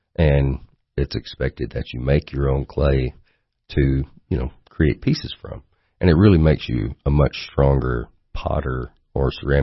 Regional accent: Lafayette, Tennessee, United States; also born or lived in Salina, Tennessee; I was born in Salina, Tennessee.

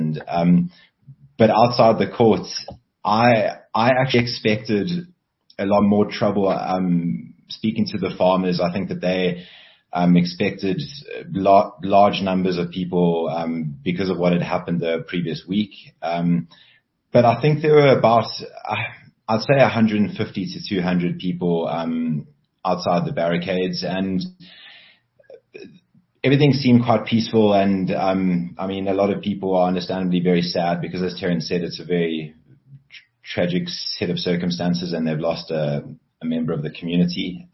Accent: KwaZulu-Natal, South Africa; born there; I was born in KwaZulu-Natal

